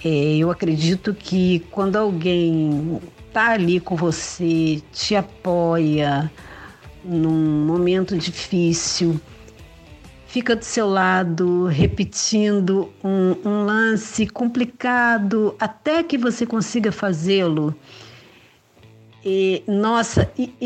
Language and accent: Portuguese; Rio de Janeiro, Brazil; eu sou do Rio de Janeiro, tenho 58 anos.